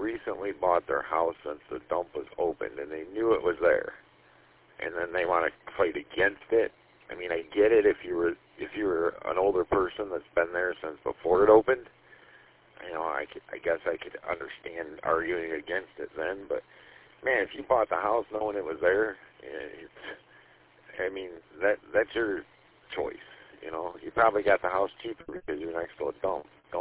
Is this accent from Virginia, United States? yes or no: no; Michigan, United States; And I grew up at 18 in Van Dyke